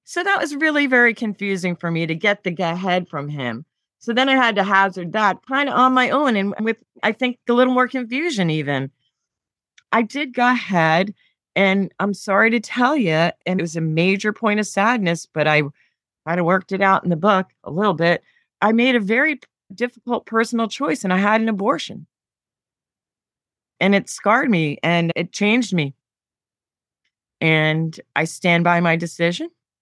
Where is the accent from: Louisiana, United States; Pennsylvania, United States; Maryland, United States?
Pennsylvania, United States; Philadelphia; I worked for the Philadelphia Phillies, my hometown team, when I was a younger person.